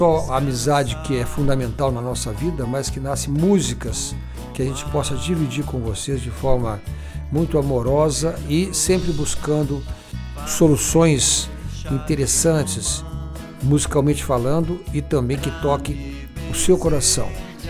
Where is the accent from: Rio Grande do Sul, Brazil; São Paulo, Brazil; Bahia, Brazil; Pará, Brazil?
Rio Grande do Sul, Brazil; Pelotas; born there; also born or lived in Porto Alegre; Eu nasci em Pelotas e conheci muitas cidades do Rio Grande do Sul, trabalho lá direto, muitas vezes vou ao Sul